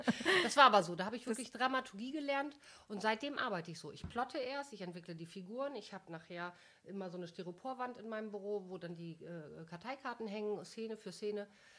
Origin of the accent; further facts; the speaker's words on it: Rhineland, Germany; wenn ich nach längerer Zeit mal wieder in meine alte Heimat komme. Dann merke ich, wie die Rheinländer, dass die einfach viel distanzloser sind